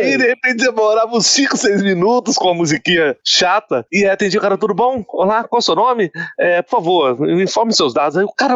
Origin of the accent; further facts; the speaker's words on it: Rio de Janeiro, Brazil; Pô, eu sou carioca, hein? Ó, só pra lembrar, eu tô falando do carioca, mas eu sou carioca.